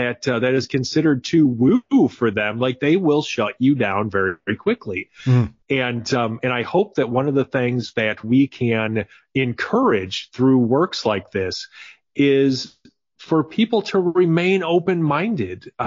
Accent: Wisconsin, United States; maybe it's because I'm from Wisconsin

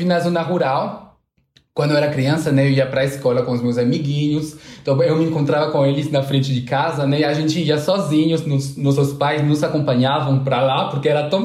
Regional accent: Tonville, Normandy, France; Portuguese is a second language; also born or lived in Cherbourg; Eu nasci em Cherbourg, uma cidade no noroeste da França, cidade de 80 mil habitantes, pra você ver.

